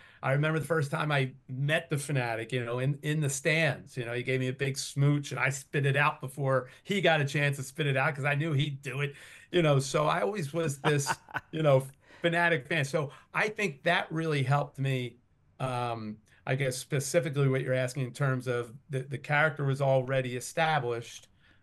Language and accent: English; Philadelphia, Pennsylvania, United States; I grew up in the Philadelphia area, grew up a huge Philadelphia sports fan